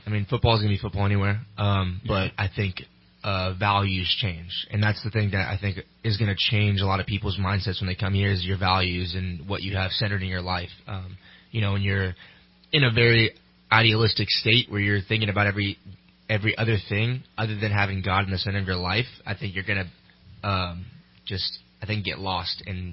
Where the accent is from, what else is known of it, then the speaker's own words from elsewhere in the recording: Manteca, California, United States; So I'm from the Central Valley. I'm Manteca.